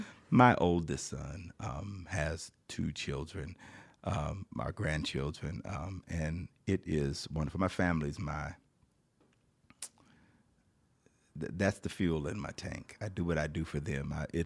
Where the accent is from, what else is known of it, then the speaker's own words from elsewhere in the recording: Blythe, California, United States; I live in the 9th Congressional, have lived there for years, was born and raised in Blythe, California, in Blythe, California, right on the edge of that district.